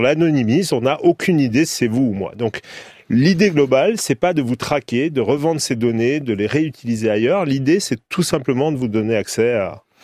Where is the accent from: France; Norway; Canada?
France; Corsica; moi je suis corse